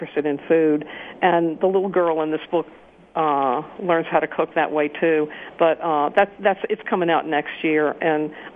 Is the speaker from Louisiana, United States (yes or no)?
yes; Louisiana, United States; It's about, I grew up in Louisiana, and it's about the Jim Crow South